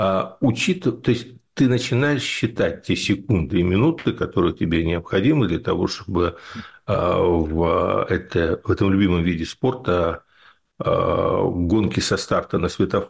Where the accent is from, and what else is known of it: Kyiv, Ukraine; born there